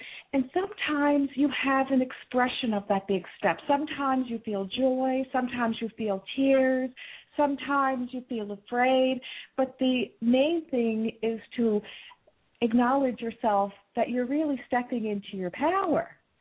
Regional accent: Nova Scotia, Canada; I'm from Cape Breton Island and a shameless promoter of Cape Breton Island.

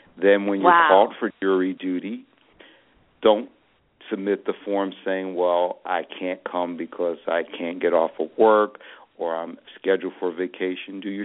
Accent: Philadelphia, Pennsylvania, United States; I know when I was young growing up in Philadelphia, we used to have police officers that walked the beat.

